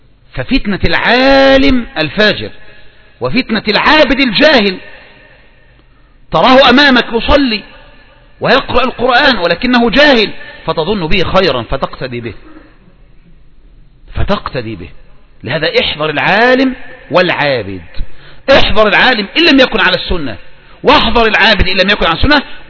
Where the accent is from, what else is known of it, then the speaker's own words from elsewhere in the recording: Egypt; ولهذا من اللي بيحرك الميدان عندنا في مصر يا اخوان